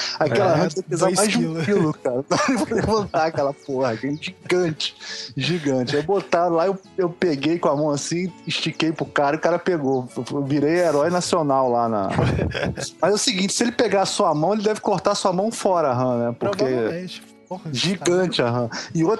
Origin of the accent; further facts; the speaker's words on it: Rio de Janeiro, Brazil; eu sou fora, eu sou do Rio